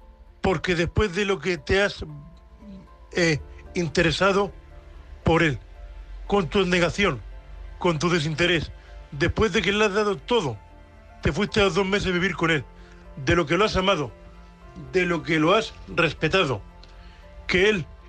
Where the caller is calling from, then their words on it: Murcia, Region of Murcia, Spain; de Murcia, vuestro cuponero invidente